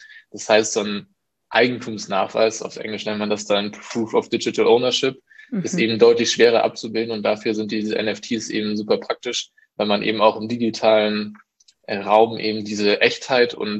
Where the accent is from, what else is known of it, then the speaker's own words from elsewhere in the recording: Kiel, Schleswig-Holstein, Germany; Ich komme aus Kiel.